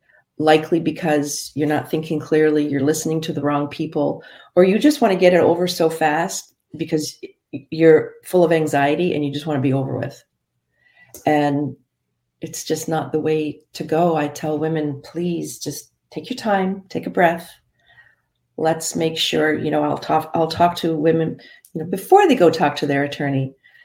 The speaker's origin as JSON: {"language": "English", "country": "Canada", "tie": "born or raised there", "moved": "yes", "lives_now": "United States", "said": "And I am born and raised in Canada"}